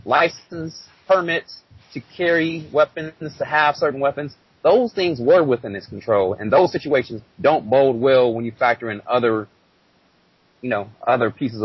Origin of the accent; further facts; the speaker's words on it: Flint, Michigan, United States; You fellas are from Detroit. I'm from Flint.